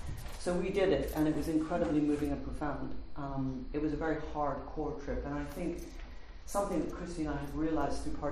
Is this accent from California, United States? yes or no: yes; California, United States; I grew up in California, so I crossed the California-Mexico border, but nothing prepared me for what I saw here.